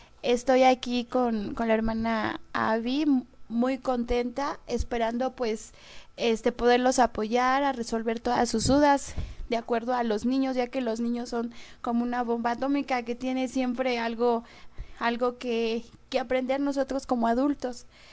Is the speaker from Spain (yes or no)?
no; Toluca, State of Mexico, Mexico; Pues no soy de Chilanga, soy de Toluca.